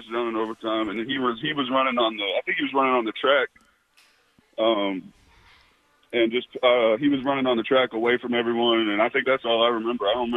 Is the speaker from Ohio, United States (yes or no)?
no; Georgia, United States; Well, I love that I'm from Georgia.